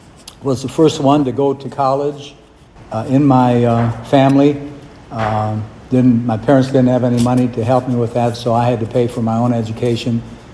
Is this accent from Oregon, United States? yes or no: no; Goshen, Indiana, United States; And I thought I would just work there because Fort Wayne was 60 miles away from my hometown, Goshen, Indiana, and I'd never been far away from home